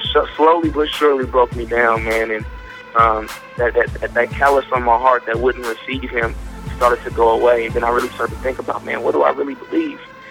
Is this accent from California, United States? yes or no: yes; Vallejo, California, United States; Originally, you know what I'm saying, I'm from Vallejo, California.